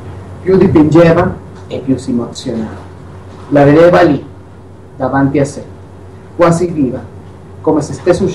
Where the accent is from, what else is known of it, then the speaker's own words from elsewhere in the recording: Ecuador; vengo dall'Ecuador